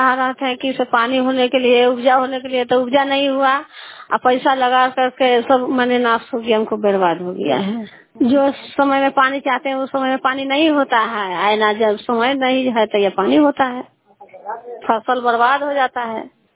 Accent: Muzaffarpur, Bihar, India; मुजफ्फरपुर रहने वाले नाजीपुर।

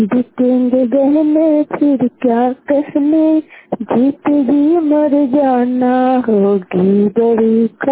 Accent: Nalanda, Bihar, India; मैं नवनौसा गांव प्रखंड नवनौसा जिला नालंदा का निवासी हूँ।

